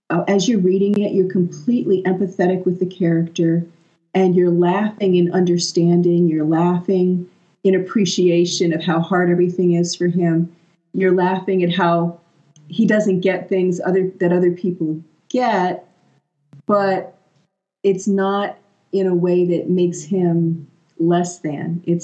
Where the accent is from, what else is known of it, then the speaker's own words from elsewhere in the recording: United States; which is funny because I'm American.